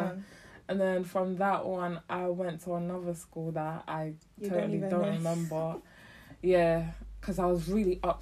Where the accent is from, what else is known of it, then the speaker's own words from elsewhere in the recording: London, United Kingdom; also born or lived in Uganda; Like, I grew up in Gascoigne.